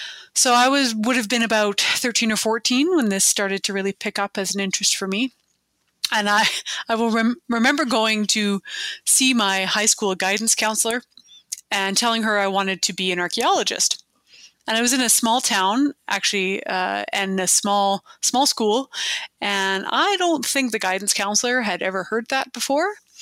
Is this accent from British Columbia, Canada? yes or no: yes; British Columbia, Canada; I grew up on the West Coast near Vancouver.